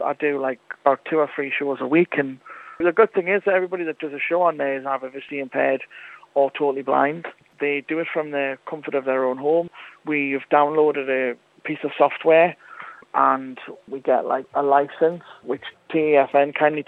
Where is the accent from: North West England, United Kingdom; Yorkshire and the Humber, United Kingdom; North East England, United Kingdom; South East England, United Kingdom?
North East England, United Kingdom; I'm from County Durham.